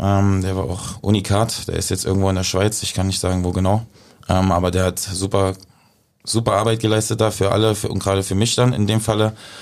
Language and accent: German; Dresden, Saxony, Germany; ich bin aufgewachsen in Dresden, wir hatten da unsere Wohnung, aber Ferien war ich immer bei Oma.